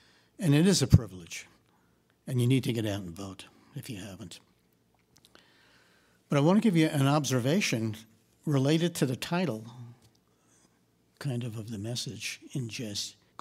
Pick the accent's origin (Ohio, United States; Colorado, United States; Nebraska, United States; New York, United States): New York, United States; when we were growing up in our little group of kids growing up in New York